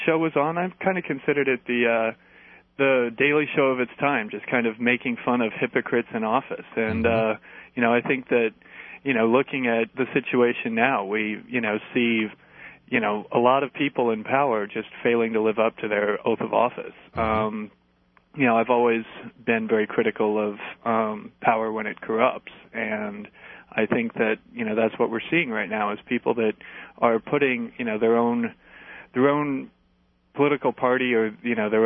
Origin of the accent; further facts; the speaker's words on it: Kansas City, Missouri, United States; Well, actually, I grew up in Kansas City, Missouri.